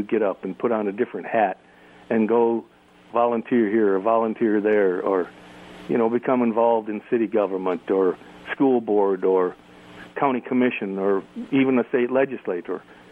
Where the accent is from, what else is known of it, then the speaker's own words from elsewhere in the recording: Midwest, United States; However, I am very proud to say that I am from the Midwest, and it almost immediately opens up a fun conversation.